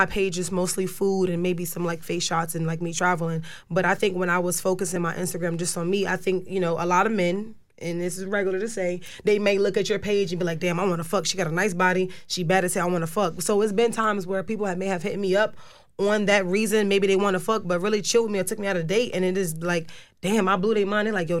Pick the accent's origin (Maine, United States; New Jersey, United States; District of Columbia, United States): New Jersey, United States; now in Atlanta, United States; because I'm not from here. I'm from Jersey originally.